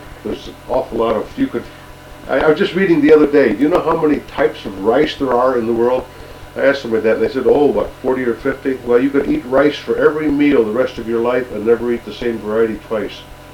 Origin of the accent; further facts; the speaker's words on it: Rochester, New York, United States; No, I'm from New York State, Rochester, New York.